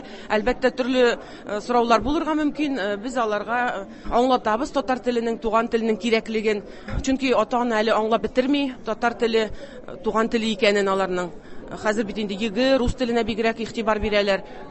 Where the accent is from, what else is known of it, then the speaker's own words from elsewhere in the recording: Siberia, Russia; Мин Сибирдә туып үстем, ие. Казанда татар теле бүлегендә укыдым инде.